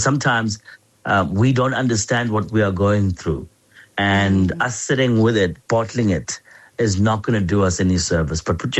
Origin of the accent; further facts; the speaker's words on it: Mandeni, KwaZulu-Natal, South Africa; I'm from Mandeni originally, which are the farmlands.